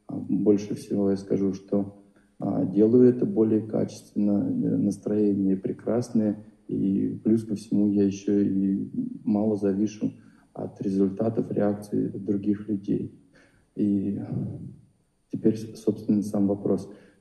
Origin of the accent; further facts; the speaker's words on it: Moscow, Russia; я из Москвы.